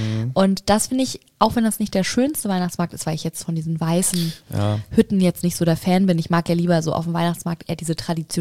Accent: Saxony, Germany; Ursprünglich komme ich aus der Nähe von Leipzig

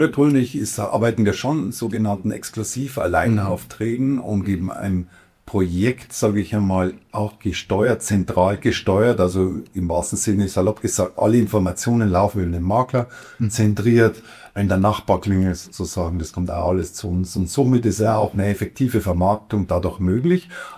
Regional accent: Regensburg, Bavaria, Germany; ich ein gebürtiger Regensburger bin. Mhm. Mittlerweile auch, knapp über 50

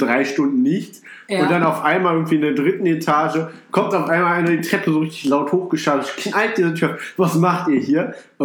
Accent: Rhineland, Germany; Als Rheinländer.

